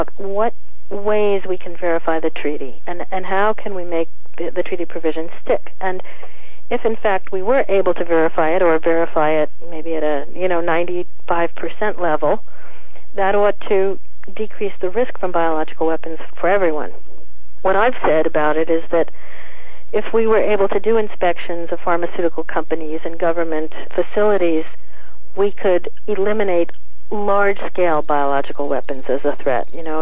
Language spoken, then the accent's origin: English; United States; And I certainly hope as an American that it was extremely small